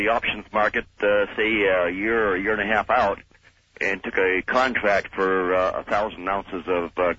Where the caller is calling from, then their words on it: Vancouver, Washington, United States; Yes. I'm calling from Vancouver, Washington.